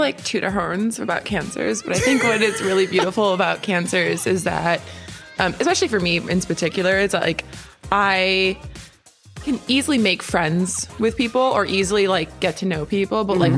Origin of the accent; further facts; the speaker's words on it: Chicago, Illinois, United States; and I'm from Chicago, moved away for college and came back.